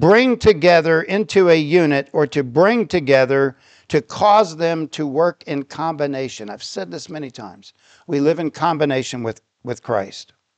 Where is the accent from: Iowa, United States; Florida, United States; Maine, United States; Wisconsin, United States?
Florida, United States; I always liked Miami because I grew up in Florida.